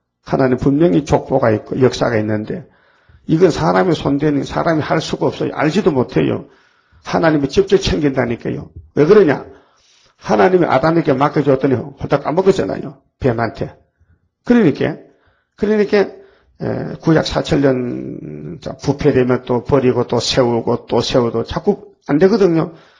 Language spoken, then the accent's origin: Korean; Uiseong, North Gyeongsang, South Korea; 김화봉 목사는 경상도 의성 사람인데 우리 고향 사람이거든요.